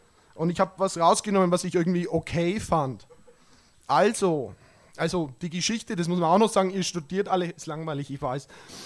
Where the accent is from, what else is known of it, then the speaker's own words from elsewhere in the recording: Lauf an der Pegnitz, Bavaria, Germany; ich komme aus Lauf und durch Lauf fließt die Pegnitz